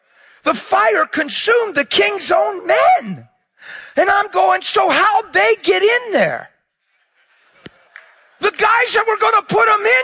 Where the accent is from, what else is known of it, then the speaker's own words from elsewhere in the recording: New York City, New York, United States; I don't know about you, but I grew up in New York City.